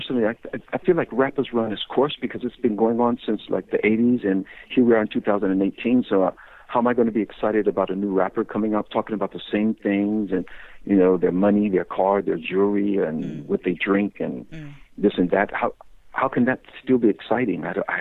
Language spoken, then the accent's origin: English; United States; Because I'm from America, you know, I would have said, yo, what's up, Queenie, baby?